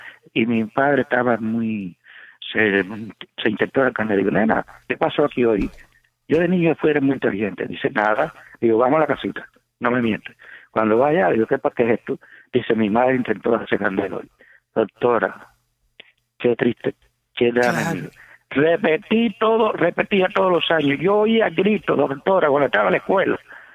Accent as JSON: {"language": "Spanish", "country": "Uruguay", "said": "yo soy de Uruguay y ya depende, no le vivo montaña y pueblo, pero no importa."}